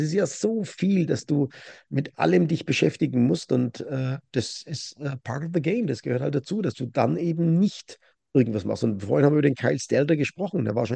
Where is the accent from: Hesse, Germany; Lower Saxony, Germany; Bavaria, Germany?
Bavaria, Germany; Ich bin halt ein Mittelfranke, ne?